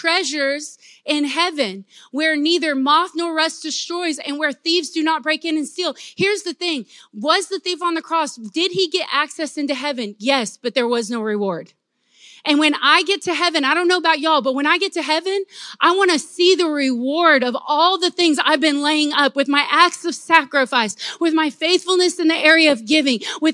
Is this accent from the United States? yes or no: yes; the South, United States; Like, we're from the South, y'all.